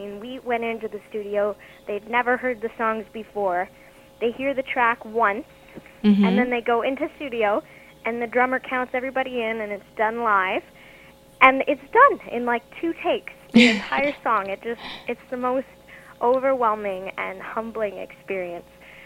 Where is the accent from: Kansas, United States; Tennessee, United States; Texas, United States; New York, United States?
Texas, United States; Grand Prairie; my hometown of Grand Prairie